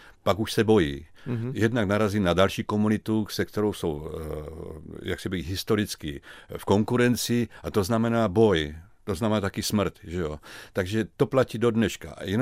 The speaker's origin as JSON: {"language": "Czech", "region": "South Moravia", "country": "Czechia", "tie": "born there", "said": "já jsem se narodil na Týšní Moravě"}